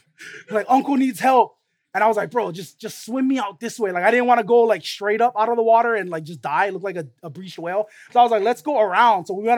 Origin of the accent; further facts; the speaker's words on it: Waipahu, Hawaii, United States; after high school, I went to school in the mainland, and I grew up right here in Waipahu. And if you notice, there's no beaches around Waipahu, okay?